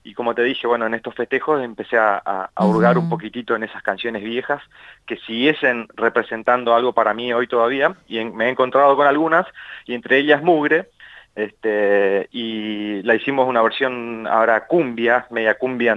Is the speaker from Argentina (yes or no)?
yes; Corrientes, Argentina; En mi casa yo me crié con mis abuelos en Corrientes